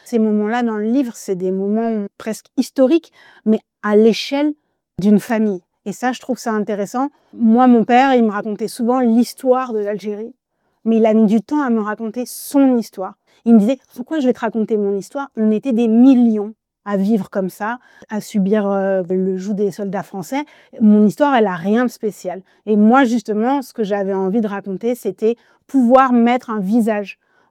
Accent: France; moi, je suis née, j'ai grandi en France, je parle que le français. Donc, c'est vrai que ce serait compliqué pour moi de me revendiquer que de l'Algérie, mais c'est le pays de mes parents et voilà, je suis binationale

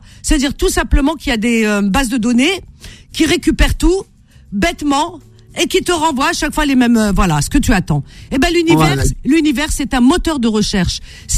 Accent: Cherchell, Tipaza Province, Algeria; Cherchal, c'est ma ville natale, c'est normal, hein, qui ne le sait pas.

